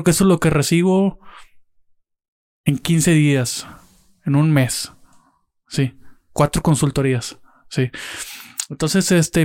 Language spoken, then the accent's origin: Spanish; Nuevo León, Mexico; Tabasco está muy bien, el aprendizaje y todo, pues me voy a ir a Nuevo León, ¿sí?